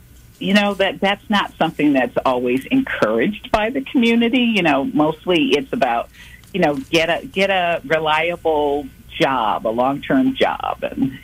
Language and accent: English; Cleveland, Ohio, United States; also born or lived in Boston; now in Kansas City, United States; I am not. I'm Midwest. I grew up in Cleveland, Ohio, and then went away from high school and college